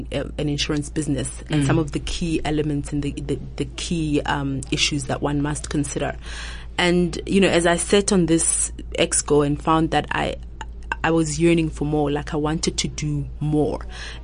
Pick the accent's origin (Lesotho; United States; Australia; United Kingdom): Lesotho; I come from Lesotho actually, and I grew up there.